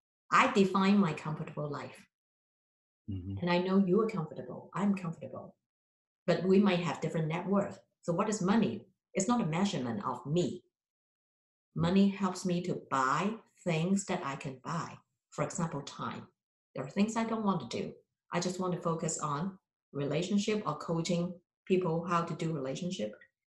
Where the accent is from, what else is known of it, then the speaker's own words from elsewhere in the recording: Hong Kong; I was born and raised in Hong Kong in the 1960s. My mom was born and raised in Hong Kong too.